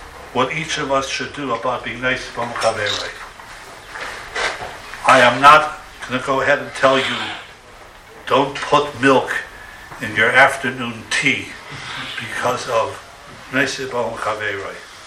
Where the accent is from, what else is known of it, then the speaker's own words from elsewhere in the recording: Ukraine; English is a second language; When I grew up in the Ukraine, there are all sorts of nationalities there.